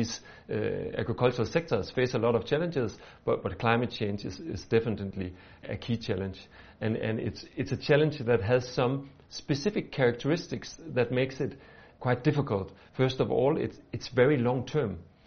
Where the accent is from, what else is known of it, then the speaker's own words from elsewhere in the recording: Denmark; I'm from Denmark.